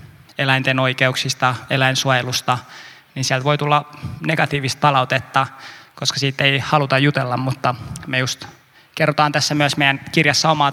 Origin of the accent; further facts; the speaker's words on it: Uzbekistan; also born or lived in Tajikistan; mä kasvoin Keski-Aasiassa, tarkalleen ottaen Uzbekistanissa ja Tadžikistanissa. Siellä mä vietin mun nuoruuden